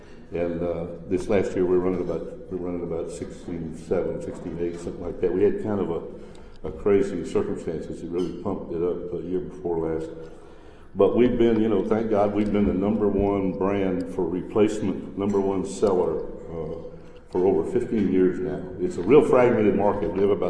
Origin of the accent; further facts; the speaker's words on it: Galveston, Texas, United States; Personally, I was raised in Galveston, Texas. How many of you know Galveston's an island?